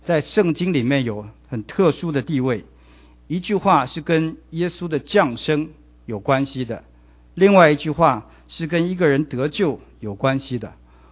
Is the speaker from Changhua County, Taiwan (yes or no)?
no; Xindian, New Taipei, Taiwan; 我记得我小的时候，我们家小时候住在新店碧潭那里